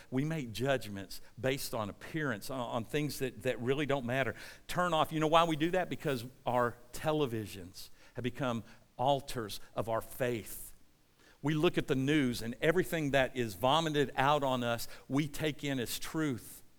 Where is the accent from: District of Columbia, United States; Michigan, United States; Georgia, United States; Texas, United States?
Georgia, United States; Forest Park; I grew up in Forest Park, went to Forest Park High School, and my best friends went to Jonesboro.